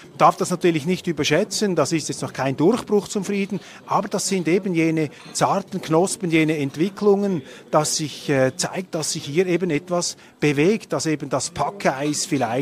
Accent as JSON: {"language": "German", "country": "Switzerland", "said": "Als Schweizer muss ich sagen, leider führt uns im Moment ein Ungar vor, wie es geht"}